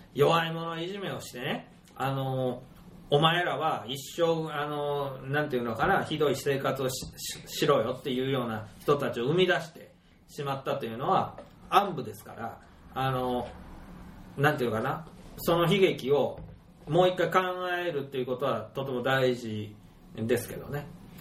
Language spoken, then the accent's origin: Japanese; Kansai, Japan; そうするとね、これ悔しいけれども、僕たち関西人って実は